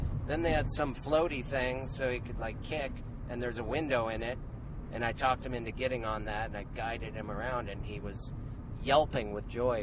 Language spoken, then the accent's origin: English; Missoula, Montana, United States; And you and I, in September, are going to be in Missoula, Montana, my hometown. That'll be great. My dad says hi.